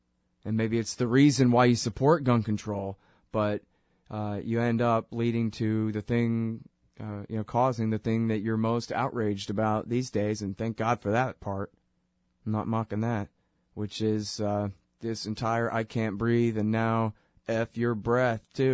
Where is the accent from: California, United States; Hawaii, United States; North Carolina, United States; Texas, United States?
Texas, United States; I'm not from there. I'm a Texan.